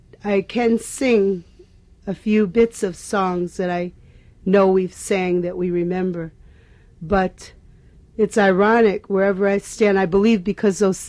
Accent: Chicago, Illinois, United States; Well, being born and raised in Chicago, with one grandmother relocated to Fort Dodge, Iowa

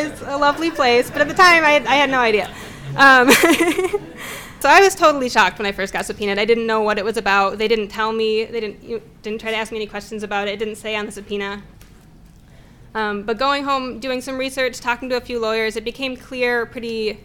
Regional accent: Minneapolis, Minnesota, United States; I'm from Minneapolis. I've been involved in anarchist organizing in the Twin Cities for a number of years.

